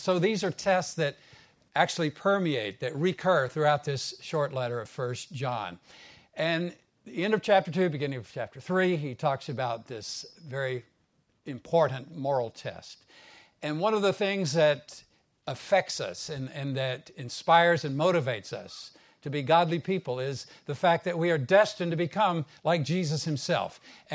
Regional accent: United States; It reminds me of a story back in my home country in America.

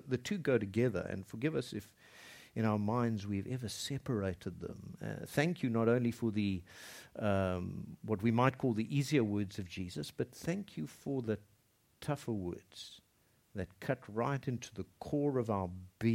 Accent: South Africa; if I'm only sort of legally loyal to my home country, South Africa, because the law requires it

